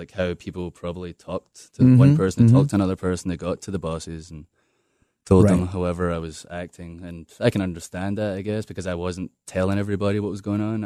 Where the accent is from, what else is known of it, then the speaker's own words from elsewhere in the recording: United States; Yeah, I grew up in WWE. I grew up in America and, you know, saw them almost like parent figures, which, right, hurts as well.